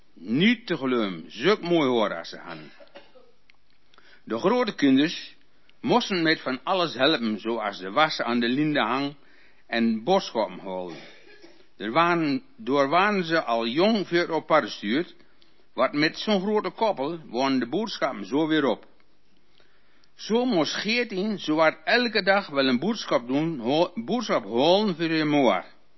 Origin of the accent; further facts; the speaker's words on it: Gelderland, Netherlands; Ik kom uit Wolkenvelde oorspronkelijk.